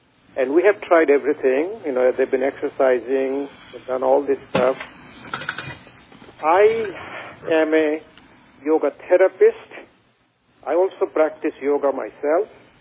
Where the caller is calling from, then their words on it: Norfolk, Virginia, United States; I'm calling from Norfolk, Virginia.